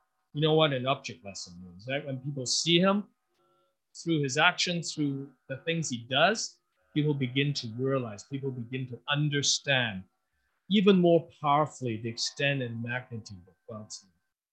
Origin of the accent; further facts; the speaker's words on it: Hong Kong; also born or lived in Canada / United States; I grew up in Hong Kong, came from Canada, and lived in the States.